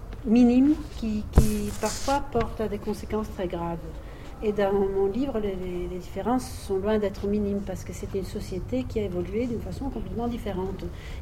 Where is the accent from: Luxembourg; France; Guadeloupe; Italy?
Italy; French is a second language; Je suis italienne, voilà. Oui, je suis moyennement de langue française.